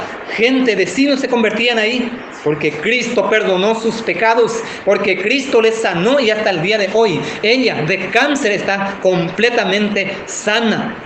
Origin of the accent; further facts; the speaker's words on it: Colonia Independencia, Guairá, Paraguay; also born or lived in Ciudad del Este; vivía en Ciudad del Este, después en el 98 me mudé nuevamente a mi pueblo en la colonia Independencia. Esta colonia está distante de Villarrica, 30 kilómetros.